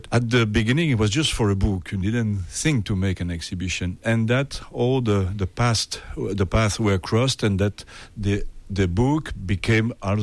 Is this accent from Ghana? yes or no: no; Wallonia, Belgium; English is a second language; I'm from Belgium, like René Magritte, you know, but I'm in the French-speaking part of Belgium, which is in the south of the country.